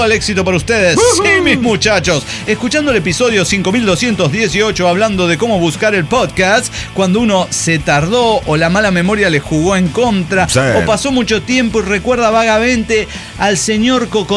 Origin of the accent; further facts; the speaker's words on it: Izúcar de Matamoros, Puebla, Mexico; pero yo soy de Izúcar de Matamoros, Puebla. Y si lo buscan en el Maps, sí aparece mi ranchito.